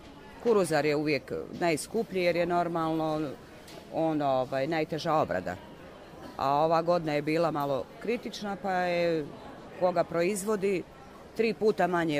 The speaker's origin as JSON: {"language": "Serbian", "town": "Banja Luka", "region": "Republika Srpska", "country": "Bosnia & Herzegovina", "said": "Banja Luka."}